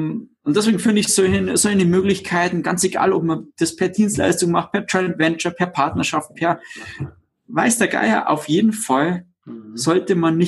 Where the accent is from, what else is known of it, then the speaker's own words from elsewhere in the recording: Bavaria, Germany; Ja, stimmt, ich bin kein Deutscher, ich bin Bayer.